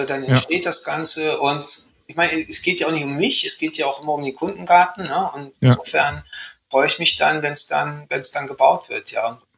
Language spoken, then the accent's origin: German; Rhineland, Germany; also ich bin ja Rheinländer